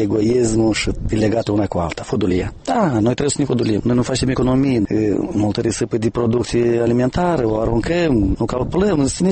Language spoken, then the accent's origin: Romanian; Moldova; Noi suntem moldoveni și apucăm tot